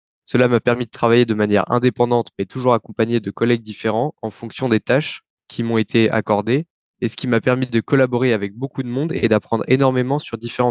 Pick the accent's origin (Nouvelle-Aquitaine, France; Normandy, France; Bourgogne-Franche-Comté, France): Bourgogne-Franche-Comté, France; Beaune; je suis originaire de Beaune en Bourgogne.